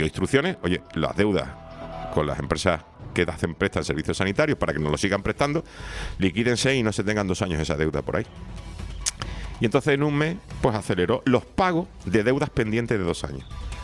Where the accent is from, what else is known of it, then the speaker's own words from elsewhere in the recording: Spain; qué vergüenza me da a mí como español la imagen que damos en Europa.